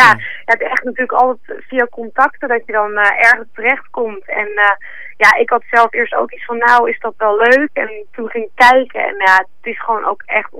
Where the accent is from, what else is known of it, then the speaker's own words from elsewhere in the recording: Amstelveen, North Holland, Netherlands; born there; now in Amsterdam, Netherlands; Ik ben officieel geboren in Amstelveen, maar ik woon nu in Amsterdam. Ik ben gewoon nog een hbo-studente